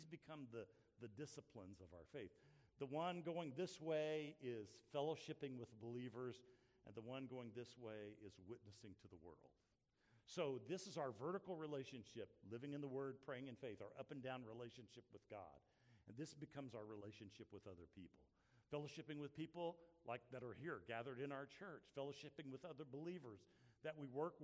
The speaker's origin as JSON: {"language": "English", "town": "Guthrie", "region": "Oklahoma", "country": "United States", "tie": "born or raised there", "said": "When I was born in Guthrie, Oklahoma, and raised there, I thought I would never, ever leave Logan County, Oklahoma, to do anything."}